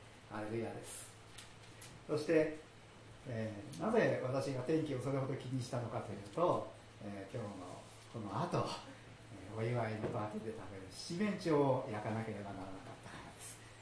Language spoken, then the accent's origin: Japanese; Shizuoka, Japan; みかんは私の実家が静岡なので私の母が私のところに送ってきてくれるはずになっていました。